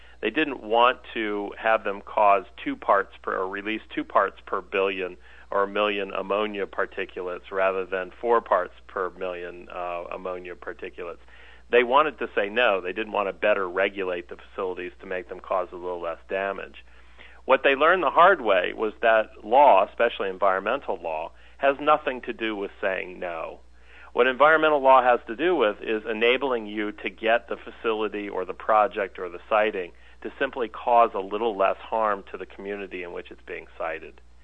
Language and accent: English; Alabama, United States; born there; We have an old joke in Pennsylvania, and I was born in Alabama, so I can tell it.